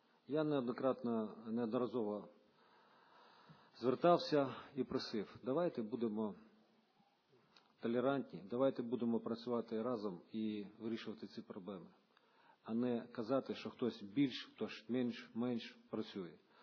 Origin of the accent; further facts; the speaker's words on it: Odesa, Odesa Oblast, Ukraine; born there; тому що я народився в Одесі.